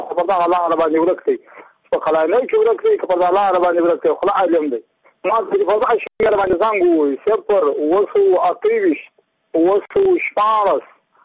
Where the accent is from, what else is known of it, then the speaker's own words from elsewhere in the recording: Badghis, Afghanistan; زه په خپله د بادغیس یو ولایت یم د مقر د ولسوالۍ یم.